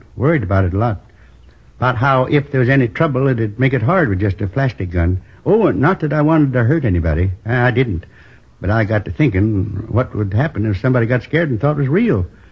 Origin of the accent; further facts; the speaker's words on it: Midwest, United States; I was born in the Middle West. Tiny little town. You probably never heard of it. Isn't on most of the map. Went to school there through the eighth grade.